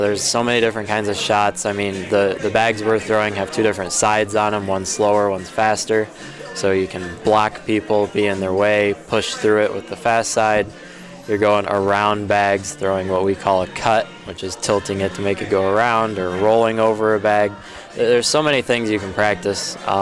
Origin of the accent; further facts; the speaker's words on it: Olivet, Michigan, United States; So I grew up in Olivet, Michigan, home of Olivet College.